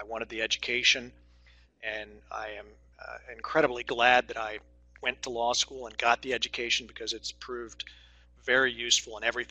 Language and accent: English; Wilmington, Delaware, United States; I was born in Wilmington, Delaware. I am one of those rare birds who actually was born in Delaware and stayed here. So I can claim to be a native Delawarean.